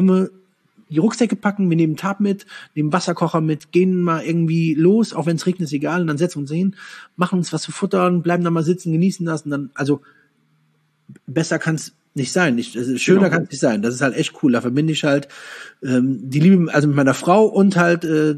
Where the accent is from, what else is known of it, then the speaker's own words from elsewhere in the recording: Andernach, Rhineland-Palatinate, Germany; Ich komme ja aus der Koblenz, aus Andernach.